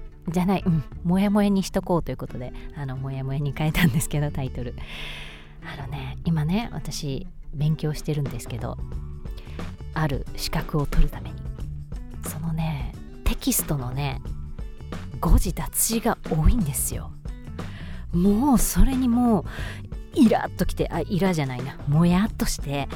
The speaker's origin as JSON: {"language": "Japanese", "region": "Osaka", "country": "Japan", "moved": "yes", "said": "私大阪府出身、大阪から出てきたのは、あれ何年前だろう15、6年前かな。"}